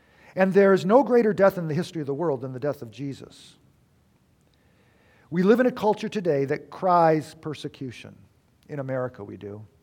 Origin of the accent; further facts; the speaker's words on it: Detroit, Michigan, United States; that's just for a little push for my hometown. That chair is the chair that Lincoln was shot in. And it resides in the Henry Ford Museum in Detroit.